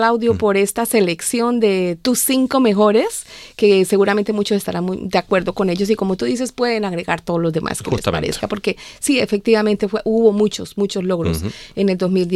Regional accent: Colombia; now in Australia; está un colombiano, que es del país de donde vengo yo

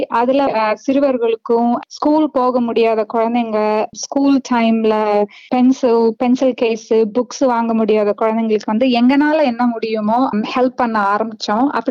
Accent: Coimbatore, Tamil Nadu, India; moved away as an adult; now in Australia; ஒரு சாதாரண பொண்ணுதான். நான் பிறந்து வளர்ந்தது எல்லாமே இந்தியா, கோயம்புத்தூர்ல தான் நான் பிறந்து வளர்ந்தேன். அதுக்கப்புறம் திருமணமாகி ஆஸ்திரேலியாவுக்கு வந்தேன்.

